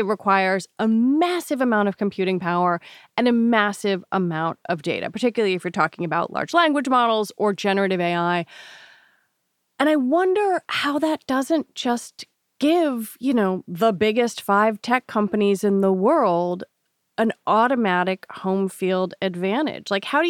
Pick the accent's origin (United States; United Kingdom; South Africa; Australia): United States; Washington, District of Columbia; born there; ChatGPT thinks I was born in Ohio. I was born in Washington, D.C.